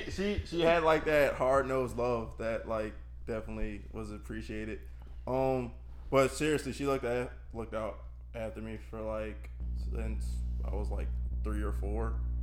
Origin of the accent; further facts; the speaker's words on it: Philadelphia, Pennsylvania, United States; I'm from West Philly.